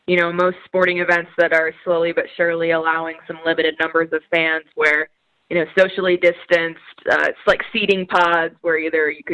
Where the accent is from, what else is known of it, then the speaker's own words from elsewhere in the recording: Phoenix, Arizona, United States; I am back in Phoenix. Have been here for about 2.5 years now. This is my hometown, and yeah, it was a very brisk 75 degrees today in the Valley of the Sun.